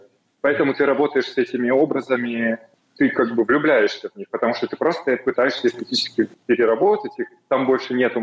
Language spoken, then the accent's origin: Russian; North Caucasus, Russia; Я с Северного Кавказа. Я рос в 90-е годы.